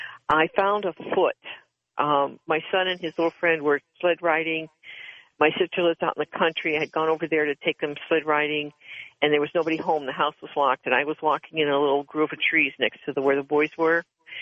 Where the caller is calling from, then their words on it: Ohio, United States; Yes, I am calling you from Ohio.